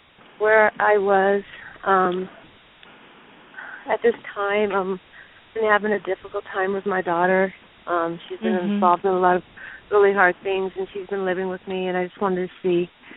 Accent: Los Angeles, California, United States; born there; I was born in Los Angeles, California.

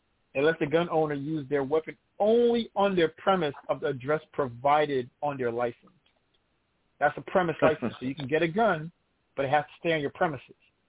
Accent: New York, United States; You know, I definitely love that I was born and raised in New York.

